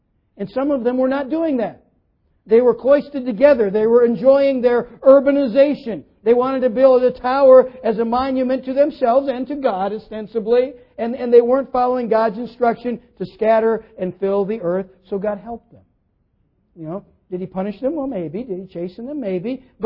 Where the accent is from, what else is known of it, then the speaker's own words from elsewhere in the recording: United States; And I'm glad I'm an American